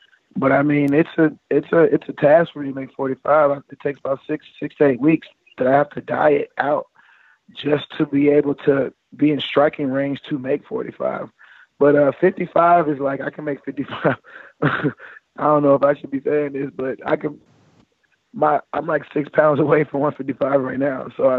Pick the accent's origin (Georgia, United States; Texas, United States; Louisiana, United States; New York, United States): Georgia, United States; Stone Mountain; So Stone Mountain, everybody know I'm from Stone Mountain.